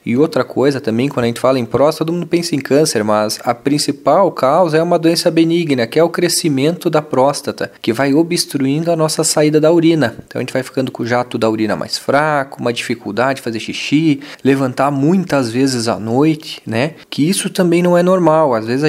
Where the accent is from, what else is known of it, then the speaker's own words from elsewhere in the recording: Chapecó, Santa Catarina, Brazil; born there; also born or lived in Campos Novos; Eu nasci em Chapecó, mas morei por muitos anos aqui em Campos Novos, né?